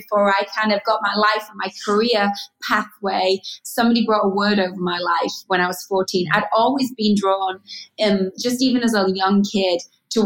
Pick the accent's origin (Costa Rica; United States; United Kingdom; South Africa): United Kingdom; England; So I grew up in England, a small town